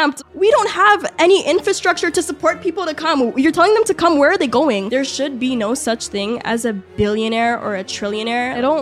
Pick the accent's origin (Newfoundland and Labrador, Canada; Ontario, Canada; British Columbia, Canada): Ontario, Canada; Mississauga; I would say no. Mississauga